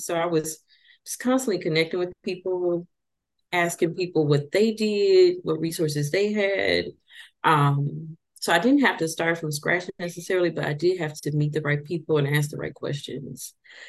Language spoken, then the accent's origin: English; Little Rock, Arkansas, United States; growing up in Little Rock, I would go to regular like hair salon visits.